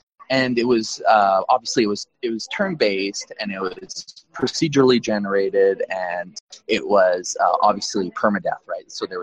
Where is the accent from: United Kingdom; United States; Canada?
Canada; my background is I am Canadian, but I'm first generation Canadian. My parents were Italian. Or are Italian.